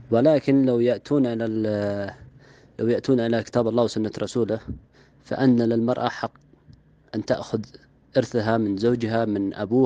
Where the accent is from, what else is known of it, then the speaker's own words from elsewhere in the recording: Yemen; فأنا كيمني أعبد الله